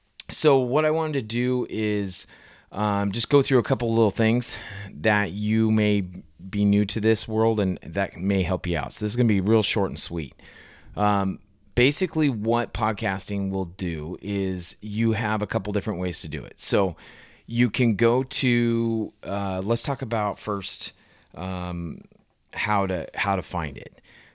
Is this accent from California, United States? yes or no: no; Portland, Oregon, United States; I like my hometown Portland Trail Blazers and the Atlanta Braves. I know they're all over the place, but when you're an Oregon boy, that's for another time.